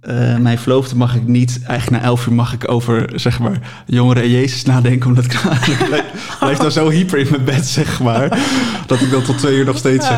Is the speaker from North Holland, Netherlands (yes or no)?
yes; Haarlem, North Holland, Netherlands; now in Apeldoorn, Netherlands; Ik kom oorspronkelijk uit Haarlem, uit het Westen. Woon in Apeldoorn.